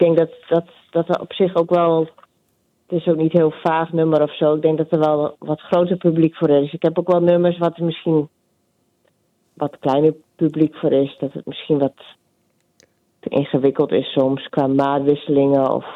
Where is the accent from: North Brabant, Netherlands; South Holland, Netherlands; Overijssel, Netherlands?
Overijssel, Netherlands; Dedemsvaart; Nee, ik ben opgegroeid in Dedemsvaart.